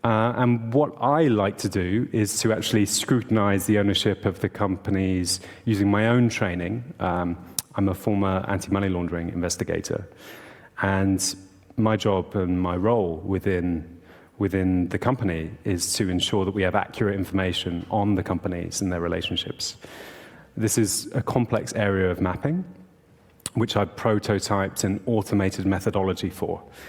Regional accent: United Kingdom; The UK, my home country

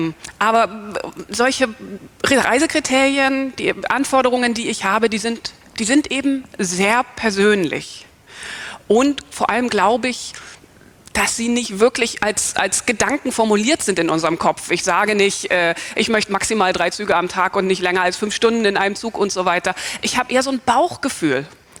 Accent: Berlin, Germany; ich komme aus Berlin

